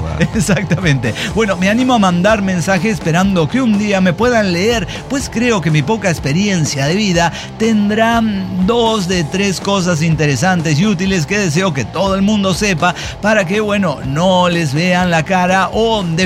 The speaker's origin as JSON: {"language": "Spanish", "town": "Tultitlán", "region": "State of Mexico", "country": "Mexico", "said": "yo soy originario de Tultitlán, Estado de México, que está a más o menos a 2 municipios de Zumpango."}